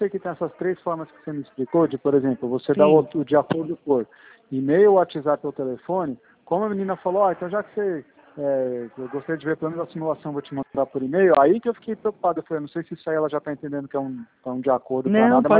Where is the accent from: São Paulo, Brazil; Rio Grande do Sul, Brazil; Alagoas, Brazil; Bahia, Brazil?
São Paulo, Brazil; eu sou daqui de São Paulo.